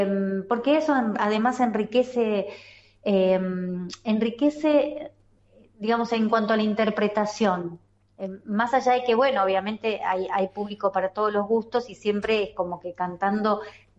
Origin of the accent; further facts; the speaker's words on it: San Fernando, Buenos Aires Province, Argentina; en los clubes de allá de Zona Norte, donde soy yo, de San Fernando, de Tigre, San Isidro.